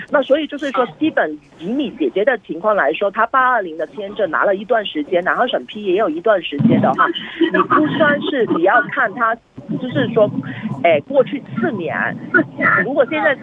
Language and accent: Chinese; China; now in Sydney, Australia